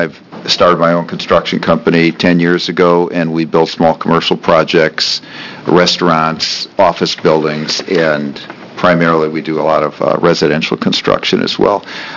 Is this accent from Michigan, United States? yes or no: no; Grants Pass, Oregon, United States; from Grants Pass, and I'm a civil engineer registered in Oregon and five other states.